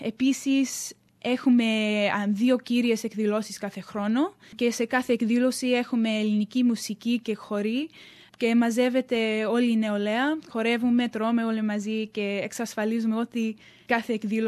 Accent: Greece; σαν Έλληνες φοιτητές στηρίζουμε την προσπάθειά τους σε ό,τι έχει να κάνει με το ελληνικό στοιχείο.

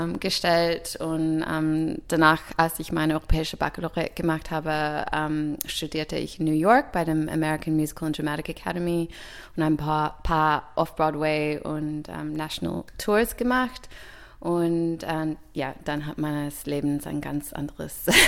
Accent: Germany; dadurch bin ich zum großen Teil in Deutschland aufgewachsen. Meine Mutter kommt aus Australien

